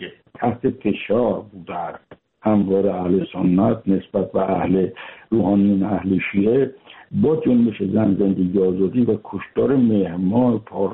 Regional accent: Iran; ما ایرانیم، چه شیعه چه سنی چه بهایی،

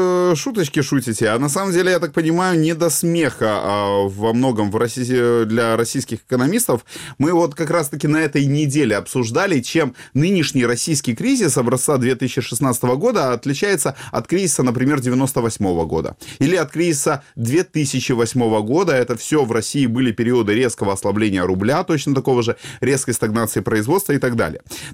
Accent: Crimea, Ukraine; Мы-то знаем, мы же из Крыма.

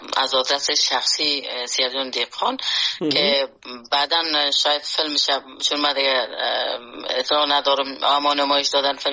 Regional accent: Afghanistan; افغانستان که در اوج بزرگ شدیم، در اوج کار کردیم

